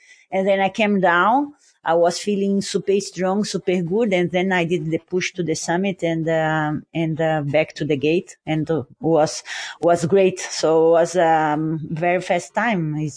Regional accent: Brazil; And for me, I'm from Brazil. So in Brazil, we have so many animals that is like kind of normal.

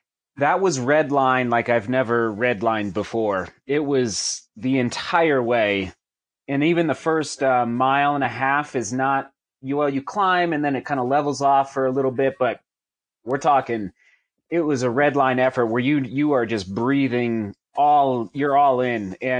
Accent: Buena Vista, Colorado, United States; I'm a BV kid, so I grew up in Buena Vista. And you know I'm from Buena Vista because I pronounce it Buena Vista, not Buena Vista.

